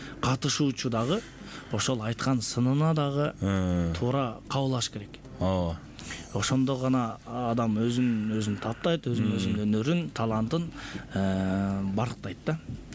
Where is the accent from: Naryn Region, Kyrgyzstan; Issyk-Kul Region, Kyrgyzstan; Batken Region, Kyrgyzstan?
Naryn Region, Kyrgyzstan; now in Bishkek, Kyrgyzstan; Мен дагы өзүм ошол Нарын өрөөнүнүн Атбаш районунун башка айылында деген айылынан болом. Ошол жакта чоңойгонбуз, ошол жакта өскөнбүз. Ошол жакта мен 2013 жылга чейин ошол жакта болуп жашап турмун. Андан кийин шаарга келип